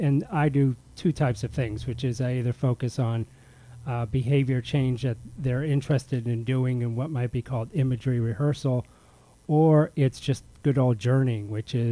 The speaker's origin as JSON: {"language": "English", "region": "New England", "country": "United States", "tie": "born or raised there", "also_born_or_lived": "New Jersey / New York City / San Francisco Bay Area", "said": "I am East Coast. I grew up in New England, went to high school and college in Jersey, and then went, I was, in the city, New York City, for a couple of years"}